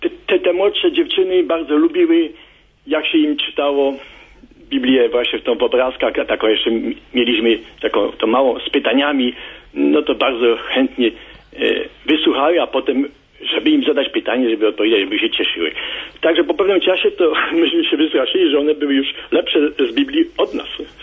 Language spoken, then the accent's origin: Polish; Lesko, Subcarpathian Voivodeship, Poland; my jesteśmy właśnie z Leska, archidiecezja przemyska.